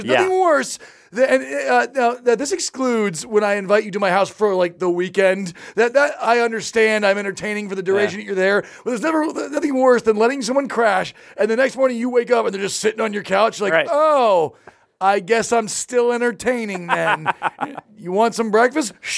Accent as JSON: {"language": "English", "region": "California", "country": "United States", "tie": "born or raised there", "said": "I grew up in Orange County, and there was this area, the peninsula, right on the water there."}